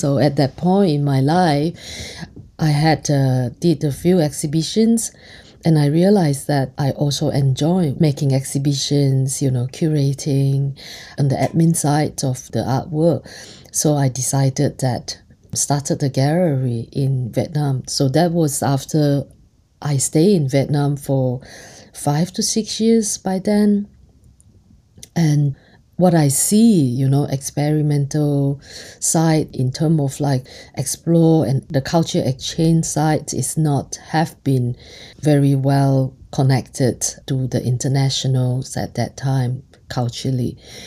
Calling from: Vevey, Vaud, Switzerland; I'm in Vevey, a little town in Switzerland right now

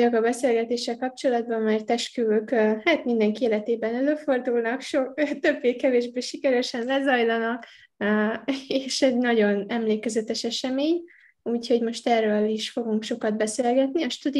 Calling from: Singapore; én Szingapurból jöttem ma, vagy jelentkezek be ma

